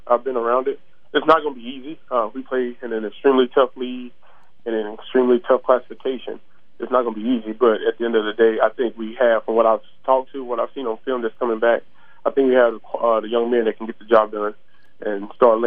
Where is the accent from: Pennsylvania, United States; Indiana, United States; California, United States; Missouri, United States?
Missouri, United States; Lebanon; Well, I come from Lebanon, Missouri. I played high school football there.